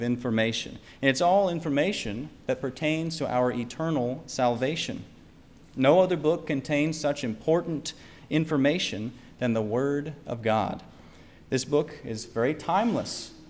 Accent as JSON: {"language": "English", "town": "Nashville", "region": "Tennessee", "country": "United States", "said": "in case you don't know me, and I am from Nashville, Tennessee."}